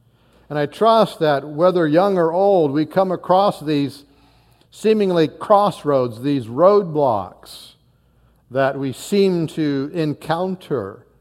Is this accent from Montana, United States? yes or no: yes; Montana, United States; now in Kansas, United States; Some have thought that we made a momentous decision when we moved from Northwest Montana to the flatlands of Kansas. Because the look on their face when we would say where we were from, it was like, why'd you do that?